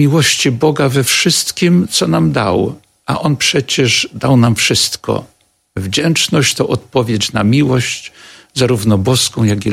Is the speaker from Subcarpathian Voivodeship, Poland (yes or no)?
yes; Chawłowice, Subcarpathian Voivodeship, Poland; pochodzę z Podkarpacia, z miejscowości Chawłowice, też jako syn rolnika